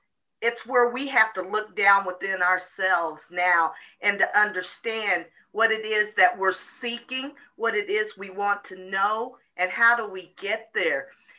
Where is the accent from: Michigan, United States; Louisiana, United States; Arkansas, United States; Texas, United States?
Arkansas, United States; Fort Smith; born there; For me, I'm not an Oregonian. I was born in Fort Smith, Arkansas. I moved here years ago